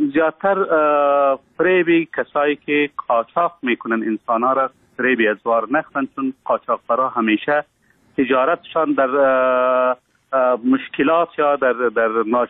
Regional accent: Afghanistan; now in Turkey; ما افغان هستیم.

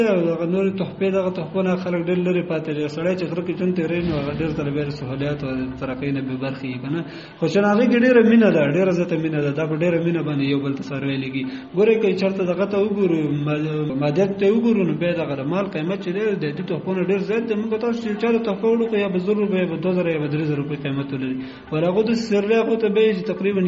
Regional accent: Kunar, Afghanistan; زه اصلا د کونړ ولایت اوسیدونکی یم. ګوره، ما په نورستان کې وخت هم تېر کړی

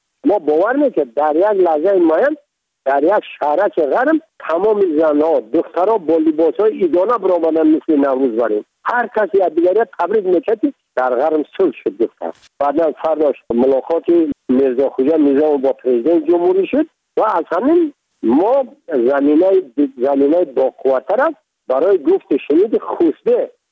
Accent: Tajikistan; first language Tajik; من تاجیک هستم، تو هم تاجیک هستی، زبان منم تاجیک هست، دینم این هست،

